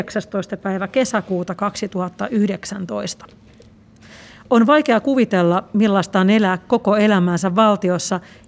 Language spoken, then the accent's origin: Finnish; Iran; Finnish is a second language; now in Finland; Jos on jotain vähän mutkia, voidaan sanoa, että me iranilaiset keksimme saatanan.